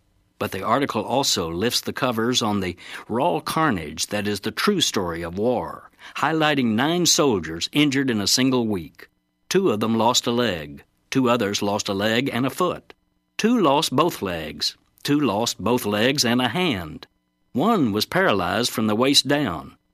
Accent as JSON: {"language": "English", "region": "Texas", "country": "United States", "tie": "born or raised there", "said": "Here in my home state of Texas, we're suffering withdrawal pains."}